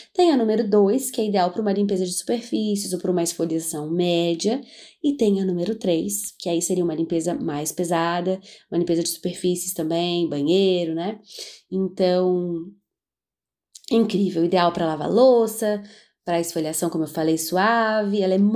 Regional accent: Florianópolis, Santa Catarina, Brazil; Como nós somos de Floripa, uma cidade litorânea, uma ilha

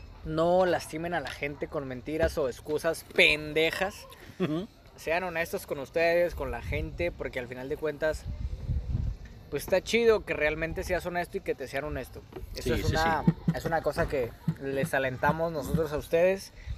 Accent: Monterrey, Nuevo León, Mexico; Yo como regio, tú como regio, sabemos que eso es un vil mito.

